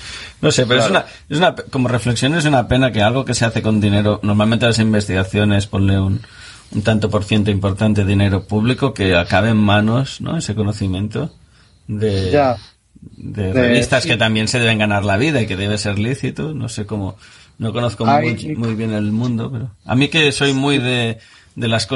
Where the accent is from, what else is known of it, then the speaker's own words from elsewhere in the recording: Catalonia, Spain; Como soy catalán, sí, diré aparte, que es catalán, ¿eh?